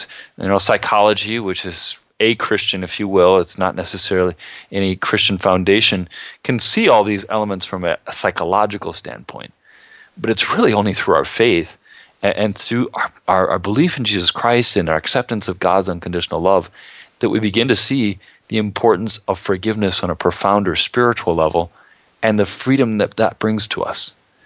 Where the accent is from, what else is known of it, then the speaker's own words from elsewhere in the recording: Iowa, United States; I know this because I grew up in Iowa around pig farms.